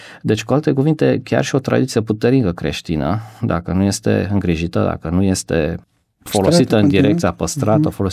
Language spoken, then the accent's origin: Romanian; Codlea, Brașov County, Romania; Eu am crescut în Codlea